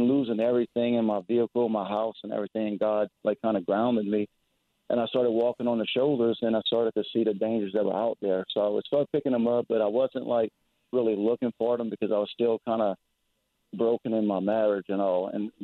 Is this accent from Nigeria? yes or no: no; Louisiana, United States; I'm from LaFourche Parish.